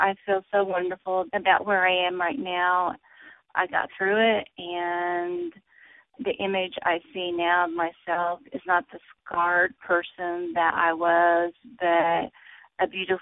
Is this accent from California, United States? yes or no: no; Minneapolis, Minnesota, United States; I'm an artist from Minneapolis.